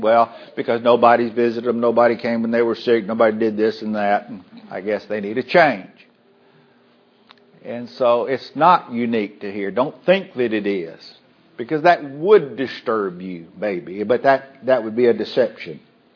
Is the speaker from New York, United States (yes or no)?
no; Port Arthur, Texas, United States; I've been in Umbo for 32 years. I've been hearing it the whole time. I grew up in Port Arthur, Texas.